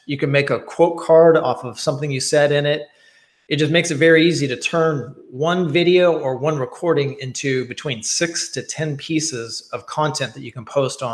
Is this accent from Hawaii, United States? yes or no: no; Kansas, United States; I grew up in Kansas, and some of my family, they don't move their mouth